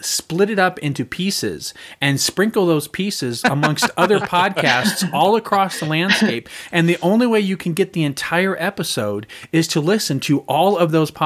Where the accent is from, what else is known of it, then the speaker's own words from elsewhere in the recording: Fresno, California, United States; When I was growing up in Fresno, I had my mom had bought me this little black and white television